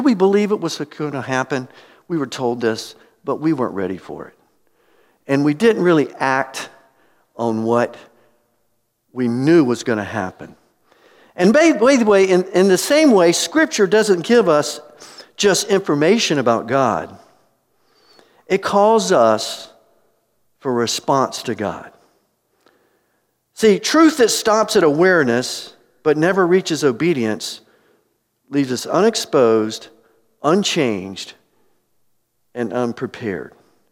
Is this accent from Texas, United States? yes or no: no; Erie, Pennsylvania, United States; Now, we're from Erie, Pennsylvania, where we average sometimes 140 inches a year. It's in the snow belt.